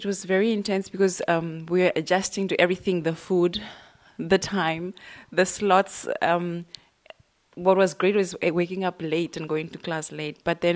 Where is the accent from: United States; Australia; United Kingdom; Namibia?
Namibia; I'm from Namibia, so we say … I'm a therapist back home.